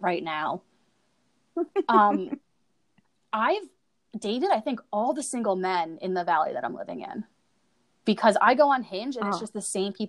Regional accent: New Jersey, United States; I grew up in Central Jersey, and yes, it exists. And I currently live in Northern Utah.

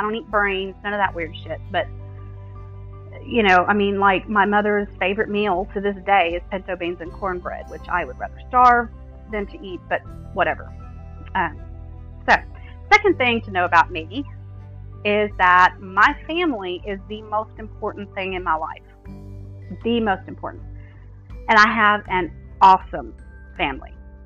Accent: Southern United States, United States; accent: southern; I am from the United States. More specifically, from the southern United States. I'm very aware that I have an accent, and I'm also aware that the thickness of the drawl of my southern accent, it swings wildly from day to day.

